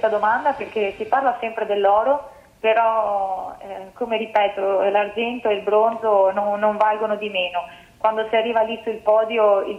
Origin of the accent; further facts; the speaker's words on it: Veneto, Italy; Prosecco Doc, radicchio trevigiano, asparago bianco, sono la mia terra.